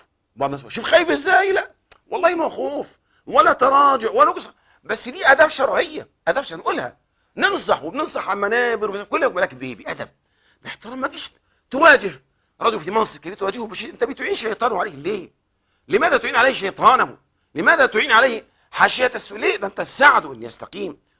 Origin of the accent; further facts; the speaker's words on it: Egypt; والله انا كمواطن مصري انا شايف مصر من احسن البلاد